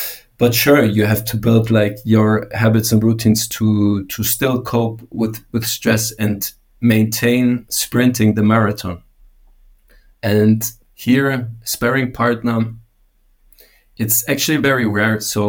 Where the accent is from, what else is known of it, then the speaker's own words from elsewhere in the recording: Munich, Bavaria, Germany; but I'm from Munich, Germany, so the mountains are close.